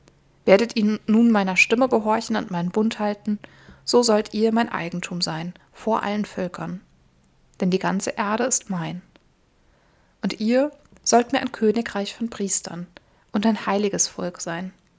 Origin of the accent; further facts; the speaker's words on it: Germany; wurde mir immer wieder bewusst, ich bin Deutsche